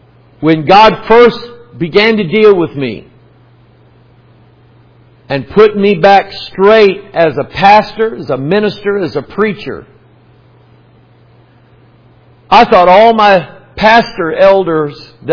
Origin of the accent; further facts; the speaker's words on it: Pine Bluff, Arkansas, United States; born there; The land of my birth was Pine Bluff, Arkansas. Roy, I was that far from being born a Cajun.